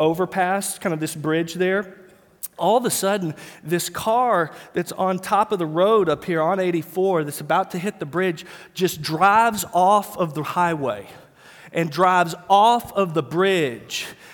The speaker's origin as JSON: {"language": "English", "town": "Waco", "region": "Texas", "country": "United States", "tie": "born or raised there", "lives_now": "Dallas, United States", "said": "I moved to Dallas from Waco back in 1989, and I grew up in Waco, and that's where my mom and dad still live, and so my roots are there."}